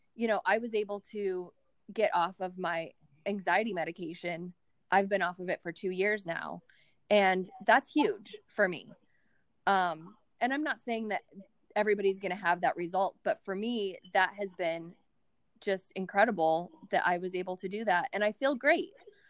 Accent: Colorado, United States; now in Frederick, United States; Okay, I am from Colorado originally, and I've been in Maryland and Virginia for, well, since like 2002, and I own a salon in downtown Frederick

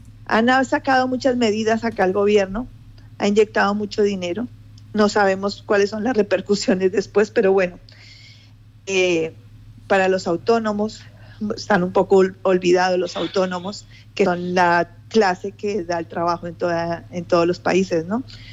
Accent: Colombia; now in Canary Islands, Spain; que le amo mi tierra, Colombia, y no se vayan de Colombia, quédense en Colombia

